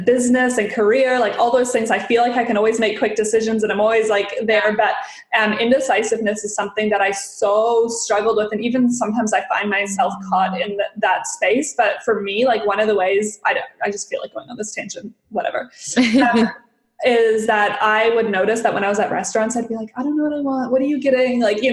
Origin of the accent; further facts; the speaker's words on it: Canada; So for me, I can stay for 1 year, 6 months being Canadian